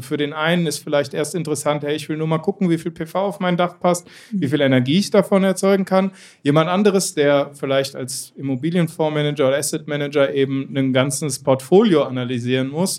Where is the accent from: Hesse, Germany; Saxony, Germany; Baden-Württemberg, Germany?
Hesse, Germany; Gießen; ich bin 33 Jahre alt, ich komme aus Gießen, also gebürtiger Mittelhesse, gar nicht weit von hier.